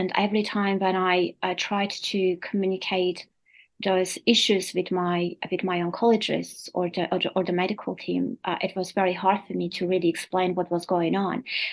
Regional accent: Armenia; English is a second language; it is based in my home country in Armenia.

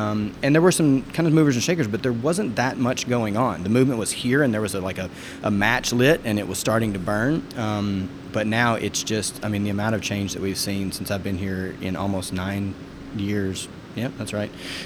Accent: Arkansas, United States; I grew up in Arkansas. So my father was a Methodist minister, grandfather and great-grandfather were Methodist ministers in the state of Arkansas. So we moved around everywhere.

